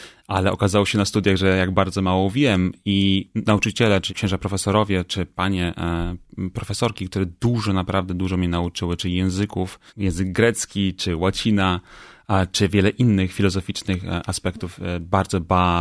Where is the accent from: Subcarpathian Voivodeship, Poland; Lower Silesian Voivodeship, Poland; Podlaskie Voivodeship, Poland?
Lower Silesian Voivodeship, Poland; Wrocław; moved away as an adult; now in United States; mówię bardzo dobrze po polsku, ponieważ urodziłem się we Wrocławiu, żyłem przez cały czas we Wrocławiu, byłem bardzo związany z tym, aż do 21 roku życia, kiedy już wyleciałem do Stanów Zjednoczonych